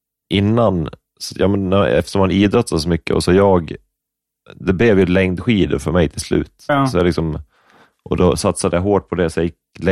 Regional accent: Upplands Väsby, Stockholm County, Sweden; born there; Upplands Väsby, tror jag.

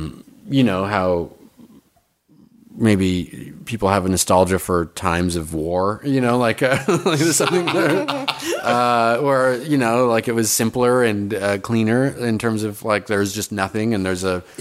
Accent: Fort McMurray, Alberta, Canada; I grew up in northern Alberta, a town called Fort McMurray, which is the place where the Keystone Pipeline is happening.

